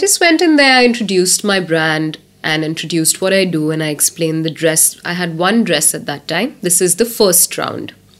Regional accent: India; I was from India, Southeast Asia.

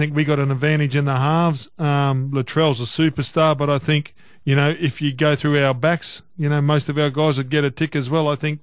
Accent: Queensland, Australia; I'm going to tip Queensland because I'm a Queenslander

